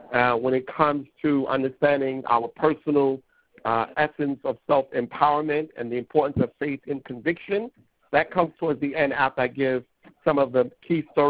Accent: Brooklyn, New York, United States; No. I was born in Brooklyn, New York City. I'm from Brooklyn.

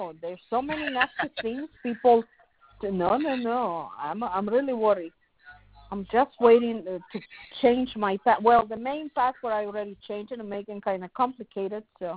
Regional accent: Pakistan; Anybody from your people? I'm from Pakistan.

